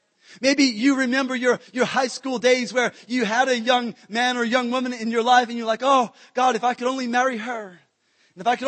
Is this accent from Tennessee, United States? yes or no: no; New Orleans, Louisiana, United States; I'm from South Louisiana, at New Orleans, Louisiana.